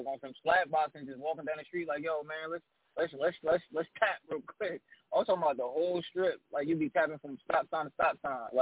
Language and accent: English; Plainfield, New Jersey, United States; I'm a nigga from Plainfield, you know what I'm saying? I'm a 60s nigga from 700 block in Plainfield, New Jersey.